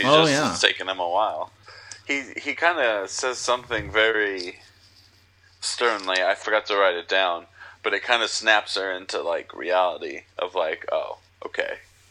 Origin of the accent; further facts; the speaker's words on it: the South, United States; accent: southern; I might be able to keep my southern accent longer than he did.